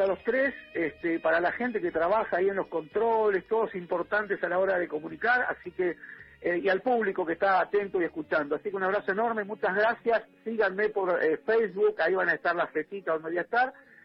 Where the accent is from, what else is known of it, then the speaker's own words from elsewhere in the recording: Argentina; no podamos comunicarnos ya como argentinos